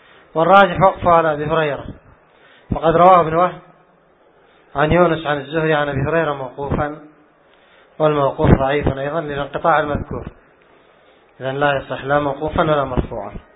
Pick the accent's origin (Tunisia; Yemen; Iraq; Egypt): Yemen; ولا عندنا في اليمن حتى العوام يصلون السنة لكن سريعا يخففونها